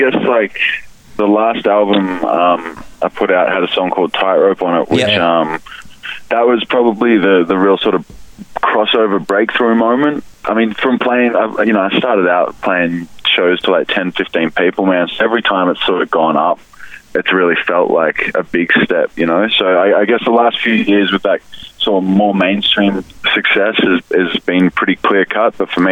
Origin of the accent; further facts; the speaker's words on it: Melbourne, Victoria, Australia; I'm actually from the Frankston train line, so it's like the southern suburbs of Melbourne. It's nice, man. It's along the bay, you know, good blue-collar people.